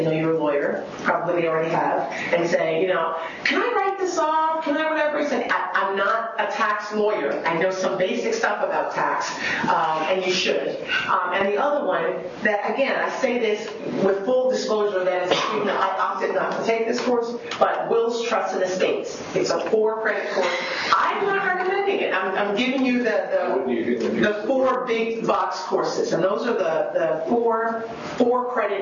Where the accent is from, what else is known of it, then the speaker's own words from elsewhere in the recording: Delaware, United States; even though I was from Delaware, where everything, as you now know, is incorporated.